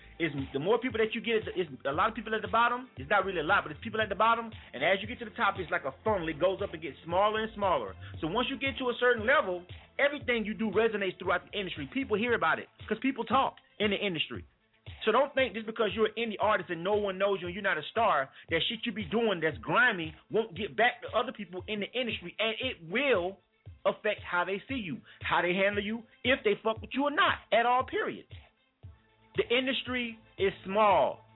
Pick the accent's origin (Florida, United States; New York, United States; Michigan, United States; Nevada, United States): Florida, United States; Panama City; if you're in a small city, like Panama City, I'm constantly hearing fuckery going on in my hometown within the music people.